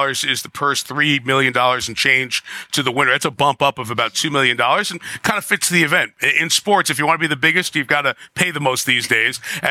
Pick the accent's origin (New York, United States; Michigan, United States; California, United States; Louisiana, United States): New York, United States; Queens; born there; And if you're a New Yorker … I was born in Queens